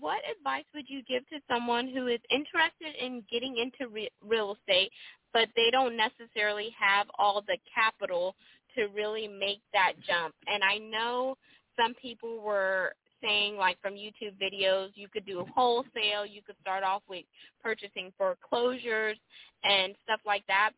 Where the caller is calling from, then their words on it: Houston, Texas, United States; I'm calling in from Houston, Texas, and this is a great topic so far.